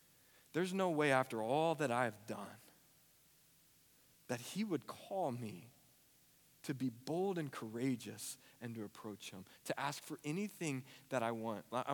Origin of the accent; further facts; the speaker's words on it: Forney, Texas, United States; I grew up in Forney before all of you were here, and there were more cows than people